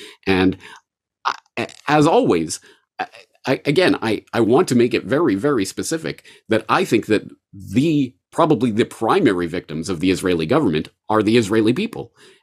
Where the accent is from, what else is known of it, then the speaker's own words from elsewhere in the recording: Canada; Certainly in the Western media that I grew up with in Canada, and the American media that I consumed